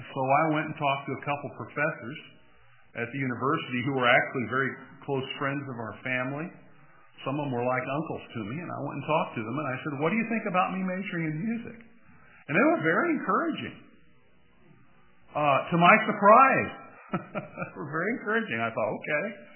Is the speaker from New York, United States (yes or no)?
no; Greenville, South Carolina, United States; accent: Midwest; That's because my parents are both from Indiana. So I have a little more of a Midwest accent, but I'm born and raised in Greenville and hope to die there, Lord willing.